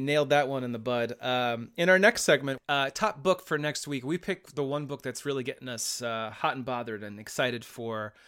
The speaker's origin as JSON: {"language": "English", "region": "Massachusetts", "country": "United States", "tie": "born or raised there", "said": "I grew up on Cape Cod"}